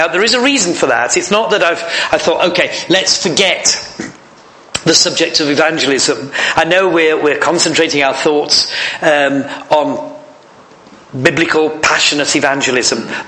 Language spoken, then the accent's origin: English; Yorkshire and the Humber, United Kingdom; I come from Yorkshire. I basically drop the word Yorkshire into every message I ever give.